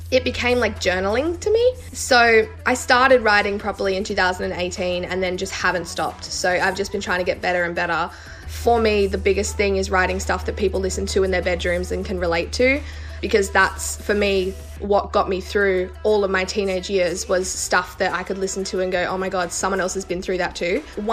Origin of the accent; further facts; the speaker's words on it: Adelaide, South Australia, Australia; I grew up in Northern Adelaide.